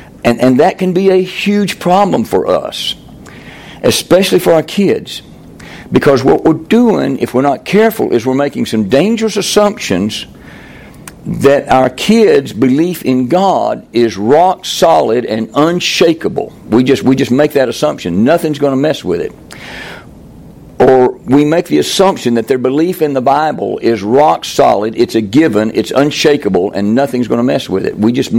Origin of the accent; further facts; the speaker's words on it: Tellico Plains, Tennessee, United States; I mean, I was raised in Teleco Plains, guys.